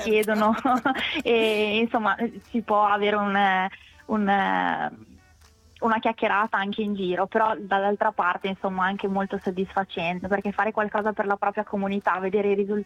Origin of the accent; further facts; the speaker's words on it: Castellarano, Emilia-Romagna, Italy; born there; Allora, io sono nata a Castellarano, in particolare in una frazione del nostro territorio che si chiama Roteglia.